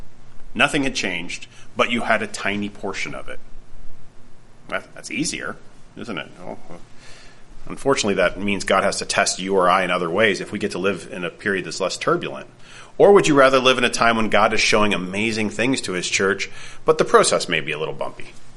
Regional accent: Canada; Being a Canadian, kindness is a thing drilled into us from a young age.

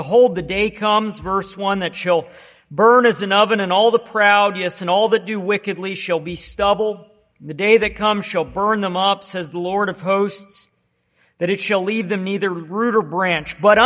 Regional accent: United States; Now, I haven't been touched by hunger. I grew up in America.

